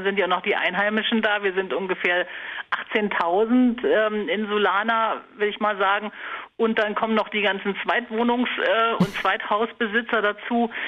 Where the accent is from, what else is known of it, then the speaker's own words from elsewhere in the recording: Germany; es ist ja durchaus meine Heimat. Es ist da, wo ich geboren und aufgewachsen bin. Und das ist schon etwas Besonderes, so Tür an Tür, Seite an Seite mit der wilden Nordsee aufzuwachsen.